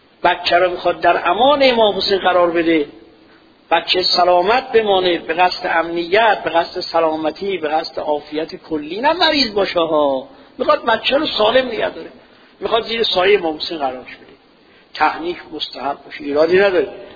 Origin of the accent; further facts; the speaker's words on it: Iran; ما الان ایرانیم، آب و فرات نداریم